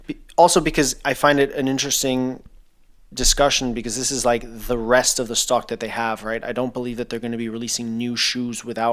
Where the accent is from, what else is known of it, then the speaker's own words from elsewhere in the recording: Thailand; growing up in Thailand, you obviously have ACs in every single room, and you pretty much have them on all day, every day if you're in those rooms because it's 35 to 45 degrees outside.